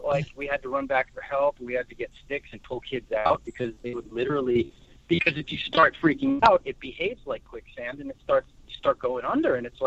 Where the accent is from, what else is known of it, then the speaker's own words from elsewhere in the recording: New Jersey, United States; also born or lived in Queens, New York; I was born in Queens, and then we moved to Jersey when I was like around seven.